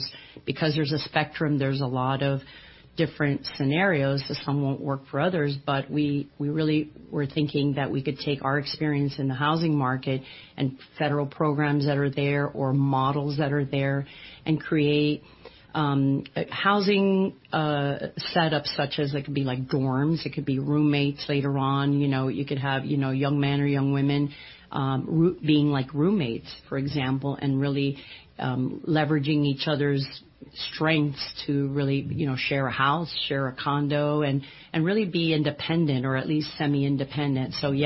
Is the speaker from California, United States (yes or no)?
no; Miami, Florida, United States; also born or lived in Spain; Well, I grew up in Spain, and I'm pretty much a native of Miami. I grew up in Miami